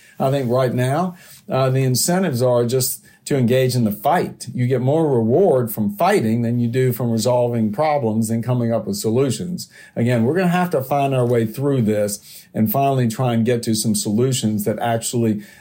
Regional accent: Virginia, United States; and certainly my home state of Virginia recently

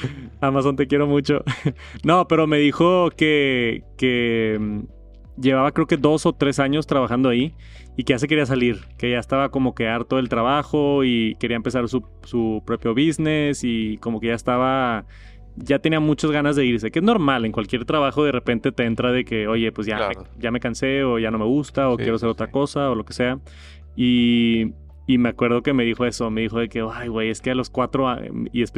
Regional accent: Mexico; Pero yo como mexicano lo firmo, no sé cómo funciona eso.

